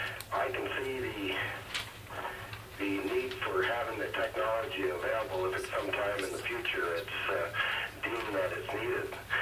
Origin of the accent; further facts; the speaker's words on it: Cordova, Alaska, United States; I'm 48 years old, born and raised in Cordova, Alaska, commercial fisherman.